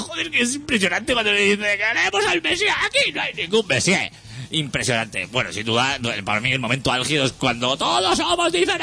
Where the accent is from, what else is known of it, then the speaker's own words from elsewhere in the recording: L'Hospitalet de Llobregat, Catalonia, Spain; No, soy de Hospitalet, pero, en fin